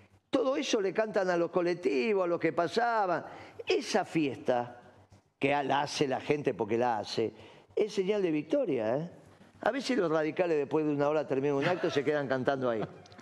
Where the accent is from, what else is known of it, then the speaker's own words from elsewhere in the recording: San Martín, Buenos Aires Province, Argentina; yo soy de San Martín